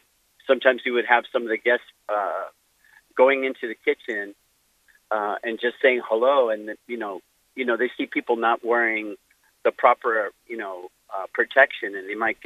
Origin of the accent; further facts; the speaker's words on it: California, United States; moved away; I'm from California, and moving over here was quite a shock for everybody.